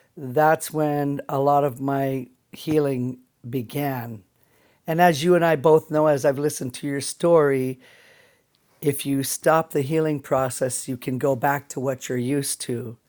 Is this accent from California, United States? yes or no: no; Alaska, United States; There was a lot of peer pressure, you know, where I grew up. And I'm from the Bristol Bay region.